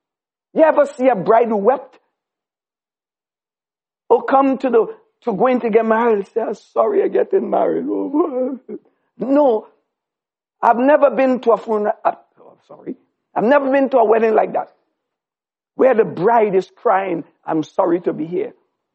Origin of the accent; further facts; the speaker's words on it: Trinidad & Tobago; born there; I was born in Trinidad.